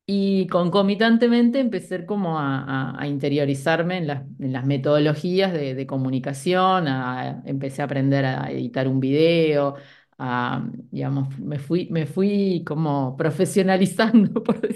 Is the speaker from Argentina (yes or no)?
no; Uruguay; en Uruguay, en mi país, soy bastante conocida, digamos, por el cargo que tengo como profesora.